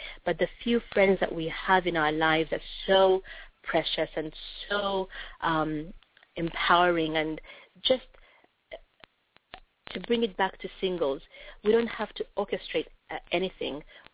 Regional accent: Uganda; now in Boston, United States; I am originally from Uganda. I came to Boston 20 years ago

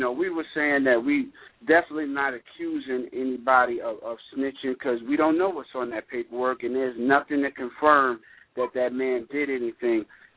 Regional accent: New York, United States; I'm from New York, so, you know, you mentioned a place that's familiar with me

